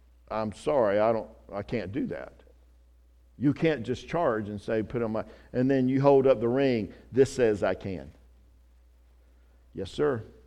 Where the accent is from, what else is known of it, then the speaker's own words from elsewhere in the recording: the South, United States; Look, I know we're from the South, and I get it that we're pretty much nice people.